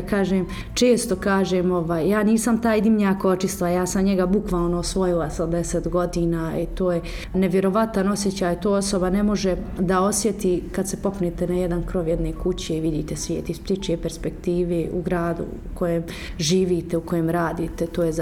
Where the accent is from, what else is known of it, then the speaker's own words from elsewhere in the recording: Brčko, Brčko District, Bosnia & Herzegovina; dolazim iz Brčkog, zaposlenica vlade Brčkog distrikta na poziciji referenta za romska pitanja u obrazovanju pri pedagoškoj instituciji i, ko što bih rekao, ponosna sam eto i što sam Romkinja